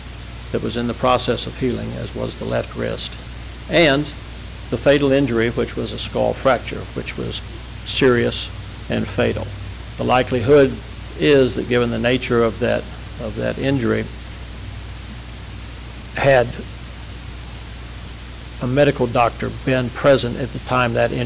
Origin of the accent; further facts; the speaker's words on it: Fort Worth, Texas, United States; from Fort Worth.